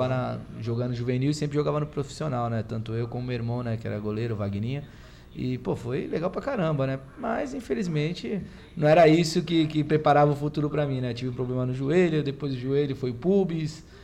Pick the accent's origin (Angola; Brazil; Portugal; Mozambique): Brazil; Marapé, São Paulo; a gente se conhece há tanto tempo aí, crescemos juntos aí no Marapé.